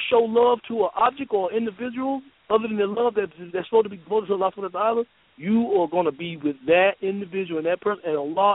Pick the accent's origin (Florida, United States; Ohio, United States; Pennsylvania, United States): Florida, United States; Miami; now in Mississippi, United States; I've been down here 7 years. I came from Miami, Florida.